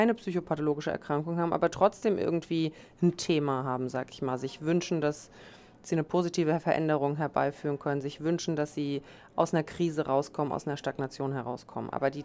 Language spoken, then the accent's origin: German; Dresden, Saxony, Germany; now in Neu-Isenburg, Germany; Ich bin 41 Jahre. Ich komme ganz ursprünglich mal aus Dresden, lebe aber mittlerweile hier um die Ecke in Neu-Isenburg